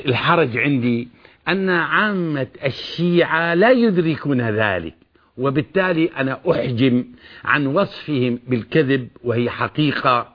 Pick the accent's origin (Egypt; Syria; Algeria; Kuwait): Syria; باعتباري أنا شامي